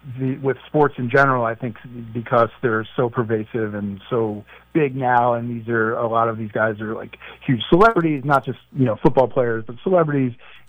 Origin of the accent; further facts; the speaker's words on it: New Jersey, United States; now in Philadelphia, United States; I grew up in North Jersey, and my father was a huge Jets fan. I wasn't much of a Jets fan growing up, and then I ended up moving to Philadelphia in 93